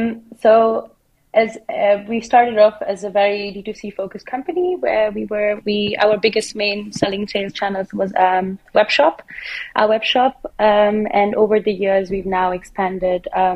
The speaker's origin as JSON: {"language": "English", "region": "Middle East", "country": "United Arab Emirates", "tie": "born or raised there", "also_born_or_lived": "India", "lives_now": "Berlin, Germany", "said": "I am originally from India. I grew up in the Middle East. I've been in Berlin for the past 5 years."}